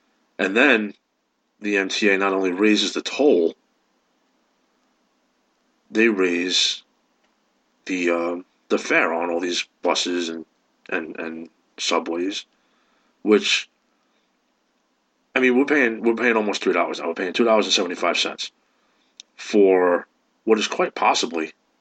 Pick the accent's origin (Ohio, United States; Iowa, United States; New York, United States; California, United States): New York, United States; I've been born and raised in New York. I've spent my entire life here.